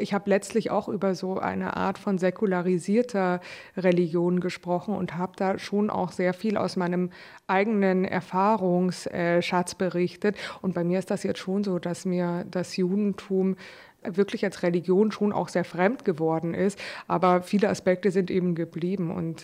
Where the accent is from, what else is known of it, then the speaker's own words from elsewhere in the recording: Munich, Bavaria, Germany; Ich bin ja aus München.